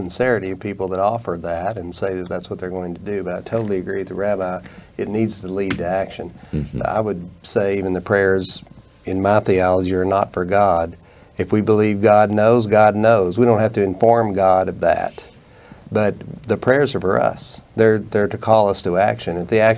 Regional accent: the South, United States; I mean, people have noticed I'm from the South on this panel, but I was raised in the gun culture, the hunting culture

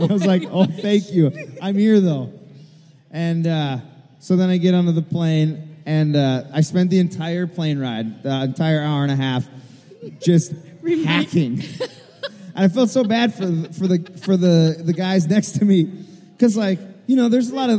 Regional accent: Minnesota, United States; Because we're from Minnesota, that's all we've got.

